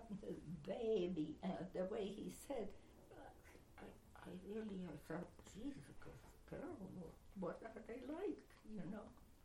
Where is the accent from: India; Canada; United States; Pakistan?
Canada; I am Canadian, I'm more Canadian than Canadians, I think.